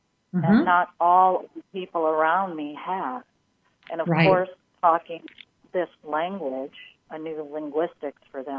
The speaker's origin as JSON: {"language": "English", "town": "New Orleans", "region": "Louisiana", "country": "United States", "said": "I'm from New Orleans, Louisiana."}